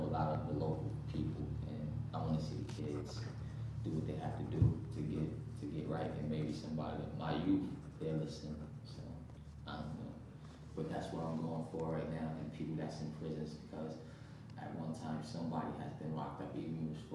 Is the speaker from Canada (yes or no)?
no; Manhattan, New York, United States; I'm originally from Manhattan, you know, but I moved up here years ago. And now I live in Fillmont, New York.